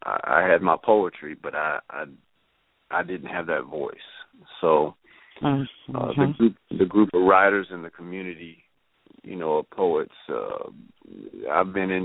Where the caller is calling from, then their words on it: Arkansas, United States; calling from Arkansas.